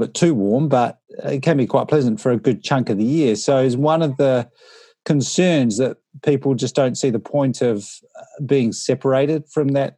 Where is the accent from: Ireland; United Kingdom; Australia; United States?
Australia; Adelaide, South Australia; because I grew up in Adelaide